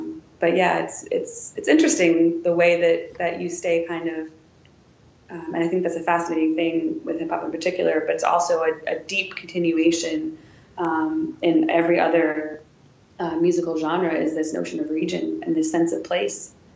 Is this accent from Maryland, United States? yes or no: no; Wisconsin, United States; now in Washington, United States; you know, I'm from Wisconsin. I'm in Roman, Wisconsin.